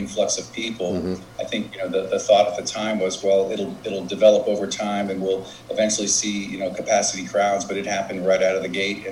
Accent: New Jersey, United States; I grew up in New Jersey because my mom's from there, and so I actually worked down in Atlantic City as a teenager.

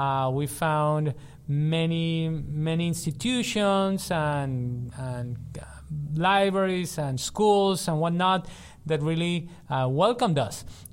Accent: Colombia; I come from Colombia, so Colombian rhythms

